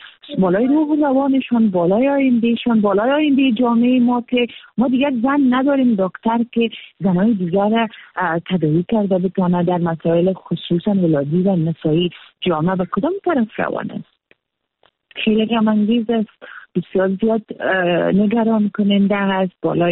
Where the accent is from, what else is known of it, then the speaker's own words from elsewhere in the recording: Afghanistan; ما در جامعه افغانستان به دنیا آمدیم، بزرگ شدیم،